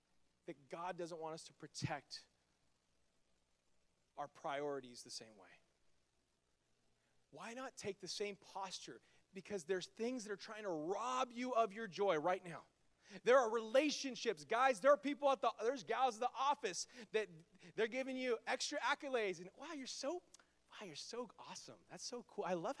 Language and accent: English; Bakersfield, California, United States; I'm from Bakersfield.